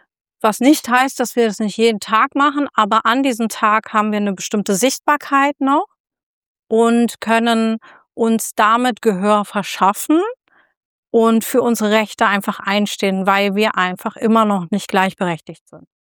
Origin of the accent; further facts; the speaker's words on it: Berlin, Germany; weil ich komme ursprünglich mal aus Kreuzberg.